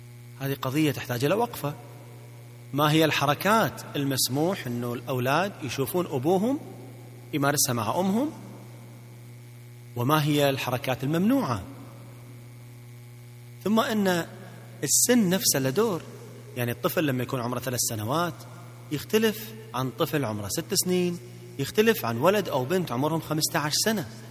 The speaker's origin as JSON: {"language": "Arabic", "country": "Kuwait", "said": "عندنا في الكويت"}